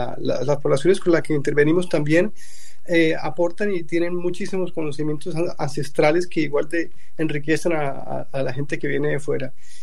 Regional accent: Colombia; Y como colombianos, tú que eres colombiana, sabes que los colombianos siempre creemos que las cosas pueden estar mejor.

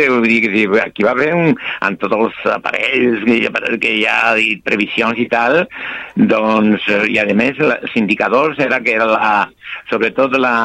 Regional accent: Tazacorte, Canary Islands, Spain; now in Sabadell, Spain; jo encantat de servir tant al meu poble, Tazacorte, com a l'alta l'adopció, que Sabadell.

